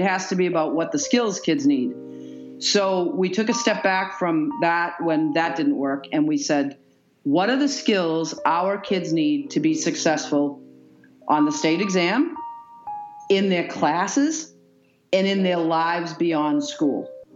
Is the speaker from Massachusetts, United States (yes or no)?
yes; Brockton, Massachusetts, United States; I grew up in Brockton, and I went to the Brockton Public Schools, and I graduated from Brockton High